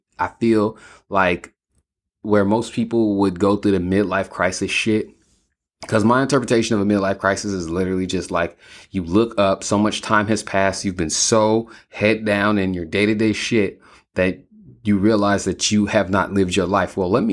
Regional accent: California, United States; moved away; And y'all know I'm from California, but because we moved

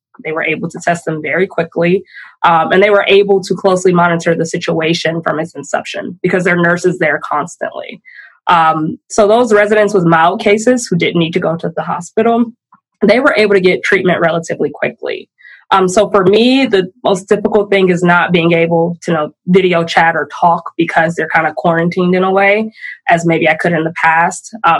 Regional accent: Michigan, United States; now in Milwaukee, United States; So I'm originally from Michigan. I've been in Milwaukee for almost a decade now. So most of my family continues to live there.

